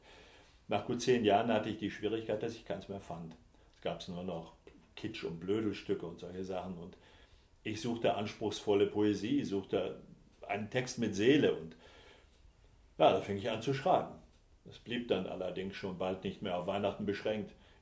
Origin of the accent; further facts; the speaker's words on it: Enger, North Rhine-Westphalia, Germany; born there; Also als gebürtiger Engeraner diesen legendären Sachsenherzog zu geben